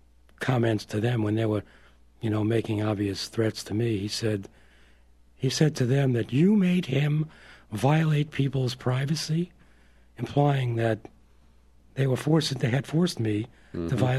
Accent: California, United States; her bailiwick, and I'm a Californian, right?

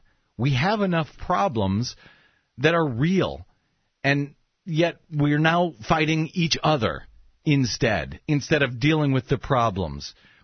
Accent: St. Louis, Missouri, United States; I mean, it has been my hometown of St. Louis.

